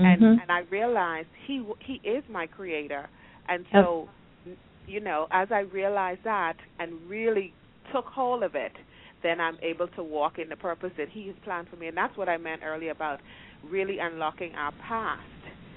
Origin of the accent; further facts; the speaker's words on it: Bahamas; I'm from the Bahamas